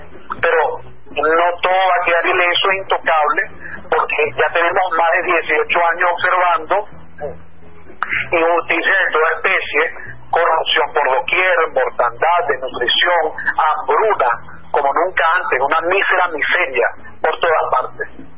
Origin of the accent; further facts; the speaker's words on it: Venezuela; nuestro problema también como venezolanos no solamente pasa por el gobierno